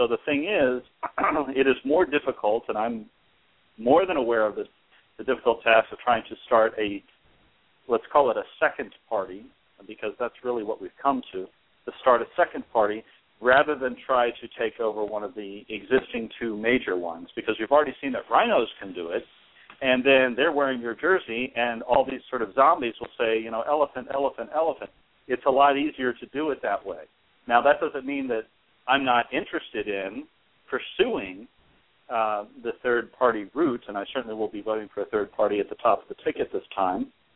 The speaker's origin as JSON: {"language": "English", "region": "Texas", "country": "United States", "said": "as your national identity or your local identity, me as a Texan"}